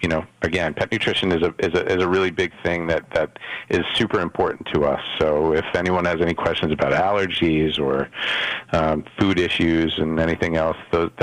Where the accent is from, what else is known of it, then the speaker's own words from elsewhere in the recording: New York, United States; I grew up in Westchester County.